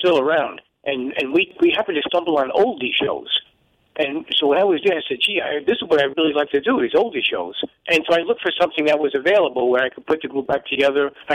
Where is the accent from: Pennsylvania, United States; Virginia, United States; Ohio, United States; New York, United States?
New York, United States; Bronx; now in West Harrison, United States; No, I'm actually originally from the Bronx, but I live here now. Sure, I've been here about 25 years now.